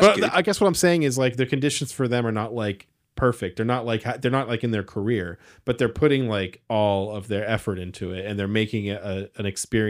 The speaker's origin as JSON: {"language": "English", "country": "United States", "said": "Yeah, yeah. I'm American, so..."}